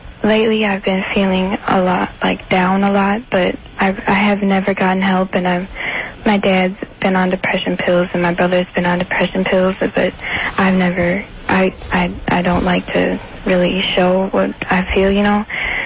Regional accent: Bronx, New York, United States; I'm from the Bronx, born and raised.

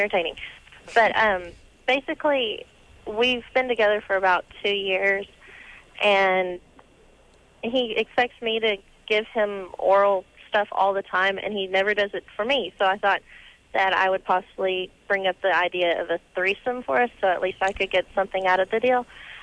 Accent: Oklahoma, United States; We live in a really nice two-story house and everything, but it's in Oklahoma. So I despise Oklahoma.

